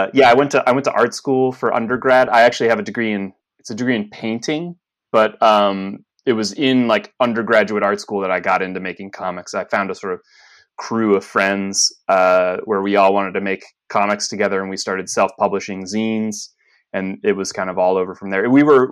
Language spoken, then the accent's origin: English; Lewisburg, Pennsylvania, United States; I grew up in central Pennsylvania, largely a little town called Lewisburg.